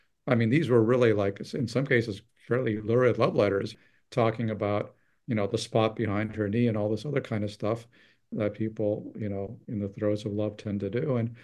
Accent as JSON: {"language": "English", "region": "California", "country": "United States", "tie": "born or raised there", "said": "I do feel like I have some kind of visceral sense of California politics, just having grown up there"}